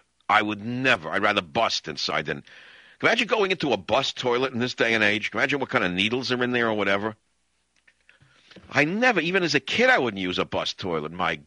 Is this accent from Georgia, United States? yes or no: no; New York, United States; What did I know? I was a kid from New York. I had no idea.